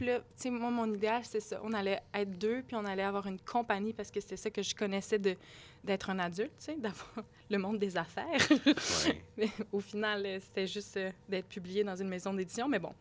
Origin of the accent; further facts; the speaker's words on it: Quebec, Canada; Je viens de la Montérégie, d'un petit village. Mes parents sont agriculteurs.